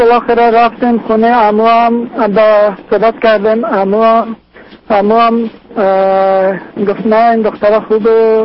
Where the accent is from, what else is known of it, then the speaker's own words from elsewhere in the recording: Afghanistan; خب من از افغانی هستم.